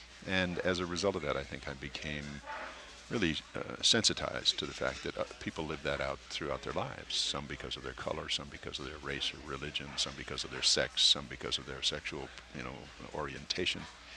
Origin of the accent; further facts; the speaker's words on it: West Hollywood, California, United States; when I was raised in West Hollywood before it was a city